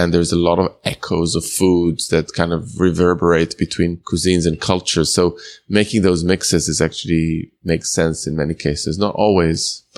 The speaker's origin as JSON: {"language": "English", "town": "Jerusalem", "region": "Jerusalem District", "country": "Israel", "tie": "born or raised there", "said": "because I grew up in Jerusalem, obviously with the Palestinian community and various Jewish communities"}